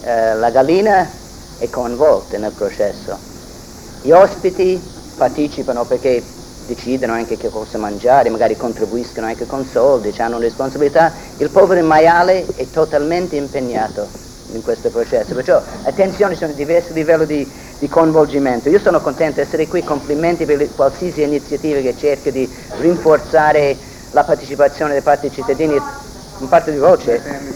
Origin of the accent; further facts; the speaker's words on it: United States; Italian is a second language; now in Italy; negli Stati Uniti, da dove vengo, da Inghilterra con cui lavoro, ma anche dall'Italia dove lavoro da 20 anni